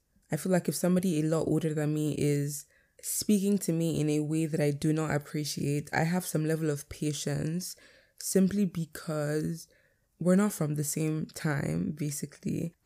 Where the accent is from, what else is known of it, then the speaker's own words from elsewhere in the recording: Nigeria; But I'm Nigerian, like I'm African.